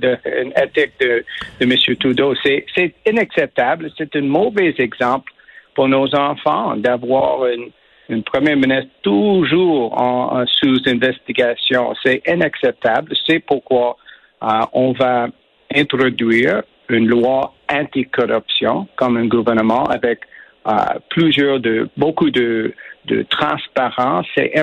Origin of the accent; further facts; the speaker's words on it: Quebec, Canada; born there; first language en; French is a second language; je suis né au Québec. Je suis un anglo, bien sûr. J'ai pris mon français dans les forces armées